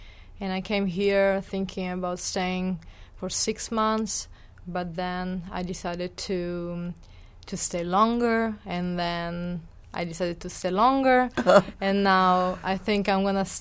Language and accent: English; Sicily, Italy; English is a second language; I'm from Sicily.